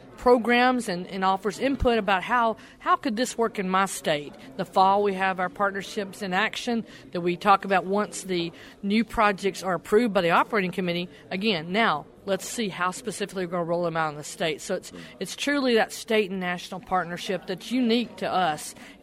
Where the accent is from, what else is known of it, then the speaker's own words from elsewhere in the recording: Sweetwater, Tennessee, United States; I'm from Sweetwater, Tennessee.